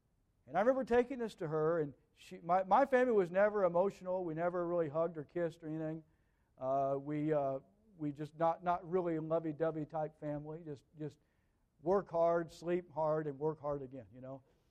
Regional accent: Indiana, United States; born there; My brother was still on the farm that I was born on up in Indiana.

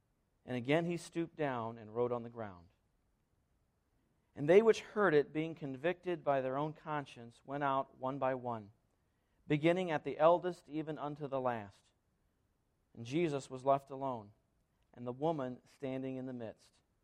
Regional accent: Milford, Indiana, United States; I was working at a factory in my hometown of Milford, Indiana, which is about almost 3 hours straight east of here.

